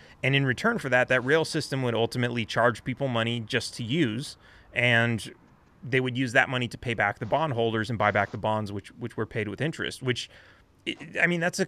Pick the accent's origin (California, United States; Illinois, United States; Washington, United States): California, United States; Los Angeles; I've seen this a lot growing up in Los Angeles